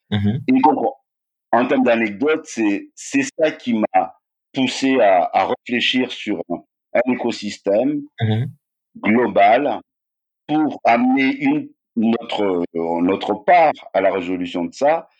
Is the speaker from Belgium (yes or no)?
no; Madagascar; moved away as an adult; now in France; Je suis né à Madagascar. J'ai fait toutes mes études à Madagascar jusqu'au bac. Et après, je suis venu en France